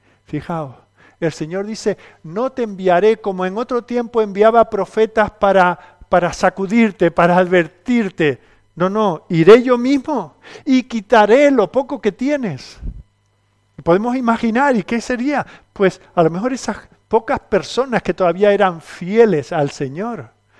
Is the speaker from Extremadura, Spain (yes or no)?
no; Canary Islands, Spain; Yo nunca tuve pastor de niño, pero vivía en Canarias, no teníamos pastor, pero venían algunos pastores de la península.